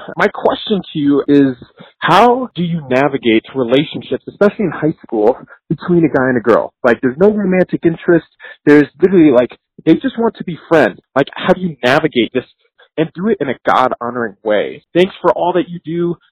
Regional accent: Colorado Springs, Colorado, United States; I'm from Colorado Springs, Colorado. I'm 22 years old

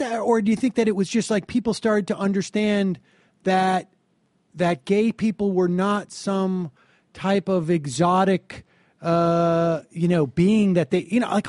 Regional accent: Worcester, Massachusetts, United States; as a kid growing up in Worcester, I don't recall that I ever knew someone who was identified as gay.

